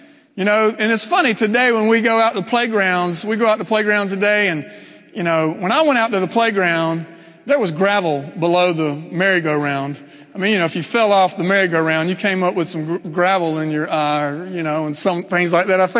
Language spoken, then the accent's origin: English; Georgia, United States; I grew up in Middle Georgia, the picking.